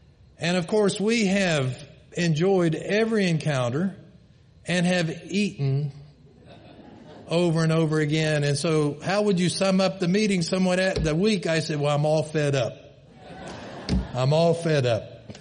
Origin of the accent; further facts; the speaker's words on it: North Carolina, United States; also born or lived in Canada; I'm a boy from North Carolina.